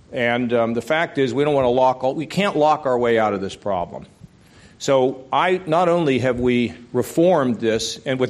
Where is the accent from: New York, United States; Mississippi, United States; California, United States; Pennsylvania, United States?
Pennsylvania, United States; Pittsburgh; I grew up in Pittsburgh, where, you know, I saw steel mills, you know, kind of be destroyed